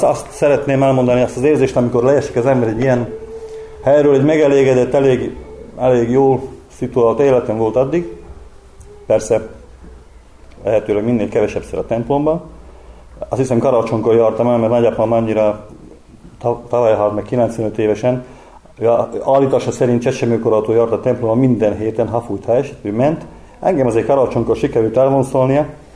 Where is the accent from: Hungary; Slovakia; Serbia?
Slovakia; Gemer, Banská Bystrica Region; Sajógyömörről, Felvidékről jöttem. 45 éves vagyok.